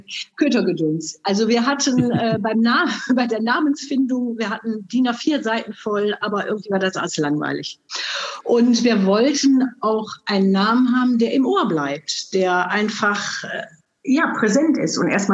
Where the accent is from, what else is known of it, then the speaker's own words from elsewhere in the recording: Solingen, North Rhine-Westphalia, Germany; Wir kommen aus Solingen und das ist Solinger Platt.